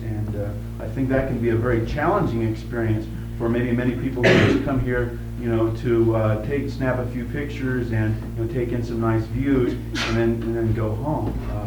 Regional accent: Texas, United States; Well, I'm from Texas, where on the whole, Protestant denominations probably would be more inclined to be Reagan-type political activists than Democrats.

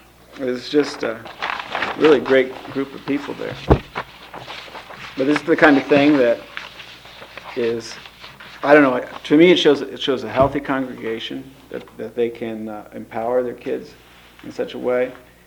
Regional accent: Kansas, United States; I'm originally from Kansas, and we've got the Ogallala Aquifer there

